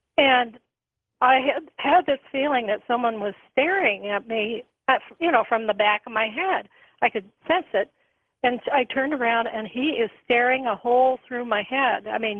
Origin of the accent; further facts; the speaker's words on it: California, United States; And I had grown up I grew up in the Silicon Valley.